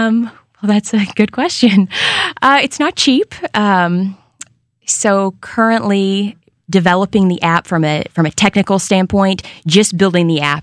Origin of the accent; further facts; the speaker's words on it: Murray, Kentucky, United States; now in St. Louis, United States; Murray, Kentucky.